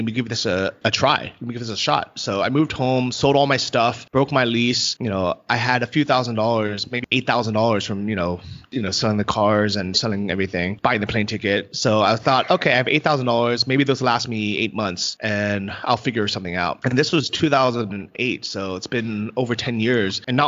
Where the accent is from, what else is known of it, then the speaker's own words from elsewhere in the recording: San Francisco, California, United States; Yeah, so I grew up with my parents, are both from Taiwan, and I grew up in San Francisco, and my school was all Asian